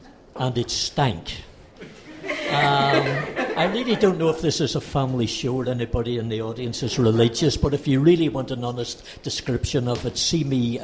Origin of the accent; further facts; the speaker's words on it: Ireland; Yeah, it's an ancestral characteristic. I grew up in Ireland.